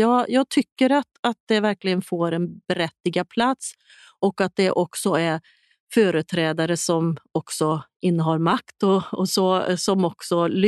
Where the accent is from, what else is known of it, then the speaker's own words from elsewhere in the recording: Sweden; som svensk.